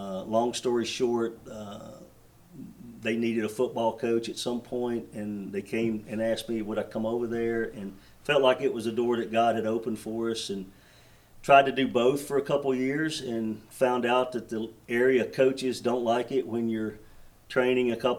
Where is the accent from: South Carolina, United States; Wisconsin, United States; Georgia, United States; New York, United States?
Georgia, United States; Dalton; I'm from Dalton, Georgia, in North Georgia. And we went back to Georgia